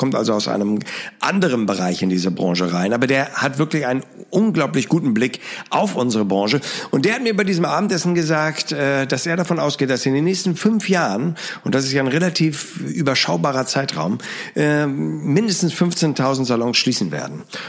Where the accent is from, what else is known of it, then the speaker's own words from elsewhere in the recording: Hamburg, Germany; Ich komme aus Hamburg, ich lebe nicht in den Alpen und ich bin auch kein Skifahrer